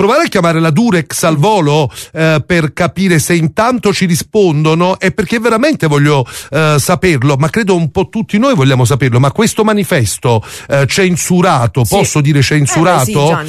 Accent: Naples, Campania, Italy

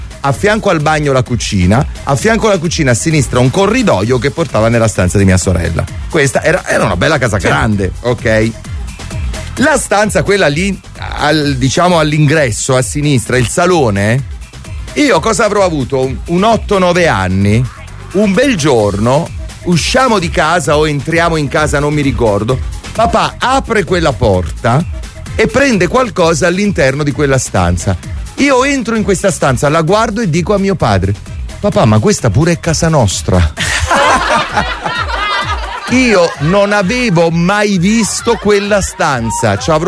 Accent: Aversa, Campania, Italy; also born or lived in Naples; La prima ventina d'anni li ho vissuti ad Aversa, ok? Sono nato a Napoli, poi siamo andati ad Aversa perché papà ha preso lavoro lì e quindi ci siamo trasferiti. E io ero piccolo quando ci siamo trasferiti

